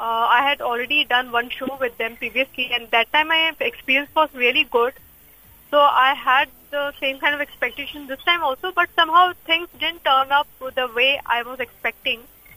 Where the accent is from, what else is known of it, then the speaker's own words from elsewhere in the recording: Indore, Madhya Pradesh, India; I literally enjoyed lockdown duration with my family in my hometown, Indore.